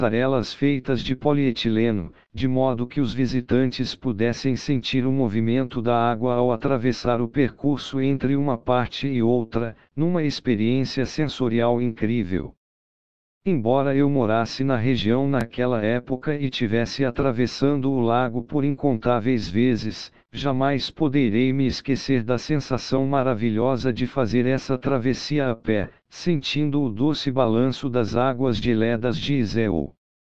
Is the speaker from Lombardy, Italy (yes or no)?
yes; Lombardy, Italy; Portuguese is a second language; Passear despretensiosamente pelas margens dos lagos brechanos me fez refletir sobre a beleza da minha terra natal.